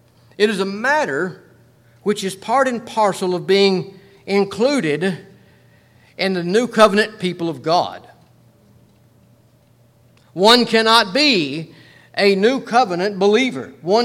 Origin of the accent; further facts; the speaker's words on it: Georgia, United States; being from North Georgia. I'm sure you can't tell that by my accent. But being from North Georgia, I've heard this.